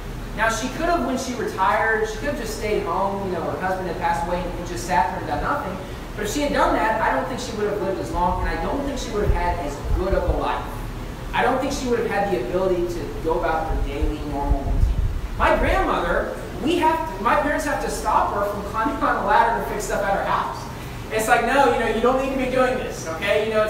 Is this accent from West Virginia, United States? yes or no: yes; West Virginia, United States; Look, I grew up in West Virginia, the mountaineer state. That's what it's known as.